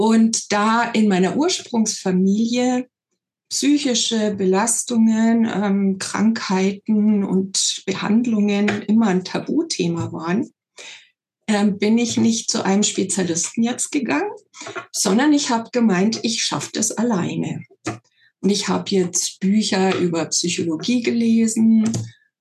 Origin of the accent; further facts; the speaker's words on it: Munich, Bavaria, Germany; ich stamme aus München